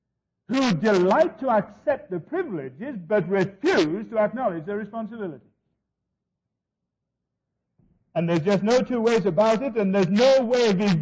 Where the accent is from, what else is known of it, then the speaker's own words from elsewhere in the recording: North West England, United Kingdom; I was brought up in Cumberland in the north of England, and that is the county where Keswick is situated.